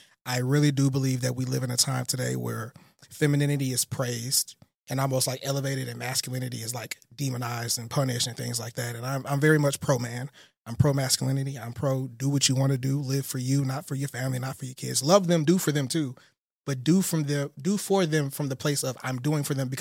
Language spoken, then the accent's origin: English; Houston, Texas, United States; also born or lived in Michigan / Texarkana; I was born in Michigan, but raised most of my young childhood in Houston.